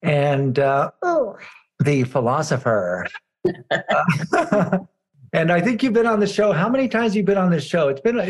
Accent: Fresno, California, United States; She's a Chicana from here, from El Paso, and I'm from Fresno

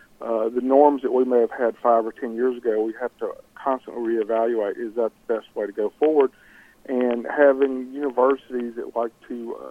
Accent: Arkansas, United States; I'm a native Southern Arkansan. I was not born and raised in Northeast Arkansas

